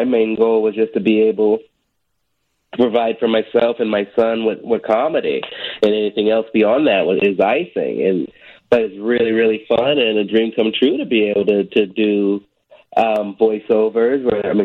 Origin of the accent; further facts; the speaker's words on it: Chicago, Illinois, United States; also born or lived in Portland; I was raised in Chicago, but my comedy life started in Portland, and I love both those cities.